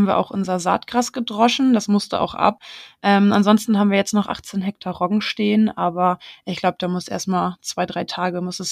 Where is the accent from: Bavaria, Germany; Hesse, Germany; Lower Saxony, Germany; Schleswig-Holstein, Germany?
Lower Saxony, Germany; Ja, also ich bin ja so richtig, komme so richtig aus der Heide. Ich komme aus der Nähe von Schneeferding.